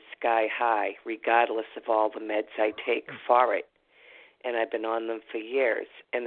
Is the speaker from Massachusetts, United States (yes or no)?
yes; Massachusetts, United States; from Massachusetts.